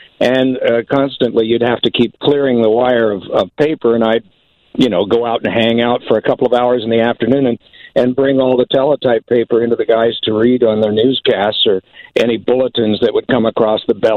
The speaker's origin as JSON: {"language": "English", "region": "Indiana", "country": "United States", "tie": "born or raised there", "said": "such as where I grew up in North Central Indiana. It was a long way to an NHL city, but Fort Wayne was only 40 miles away"}